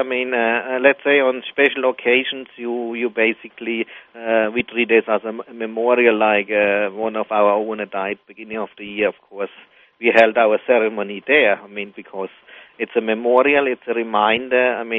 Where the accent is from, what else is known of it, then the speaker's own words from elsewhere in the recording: Germany; on the way to my hometown, 10 miles away from East Germany, where I grew up.